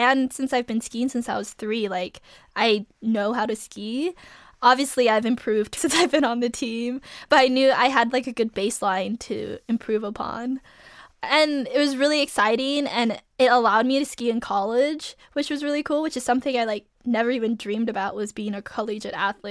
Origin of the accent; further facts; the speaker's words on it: Alaska, United States; I grew up in Alaska, really small farmer town vibes, so not very much going on.